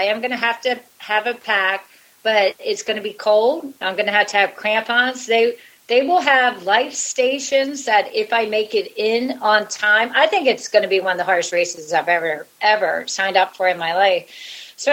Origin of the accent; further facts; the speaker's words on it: Jacksonville, Florida, United States; it starts in Jacksonville, my hometown, which is cool.